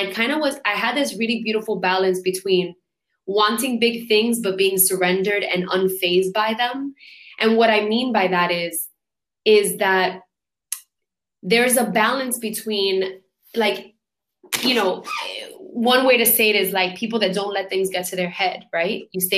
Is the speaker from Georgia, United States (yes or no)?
no; New York City, New York, United States; now in Puerto Rico; You know, I grew up in Brooklyn, I grew up in then in Queens, in New York, and then now I live in Puerto Rico.